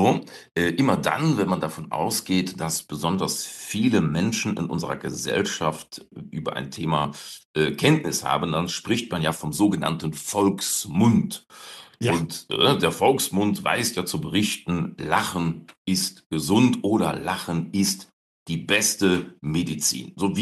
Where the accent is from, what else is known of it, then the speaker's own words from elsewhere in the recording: North Rhine-Westphalia, Germany; Hier bei uns im Rheinland sagt man ja auch, da lachst du dich kaputt.